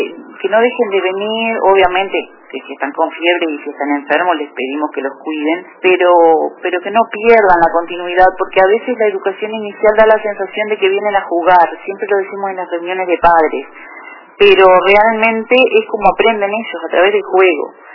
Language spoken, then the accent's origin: Spanish; Uruguay; ¿viste cómo somos los uruguayos?